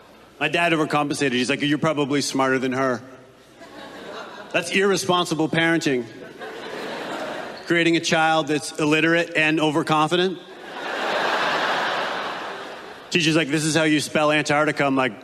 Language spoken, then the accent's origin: English; Canada; now in United States; I'm from Canada. I just immigrated to the States.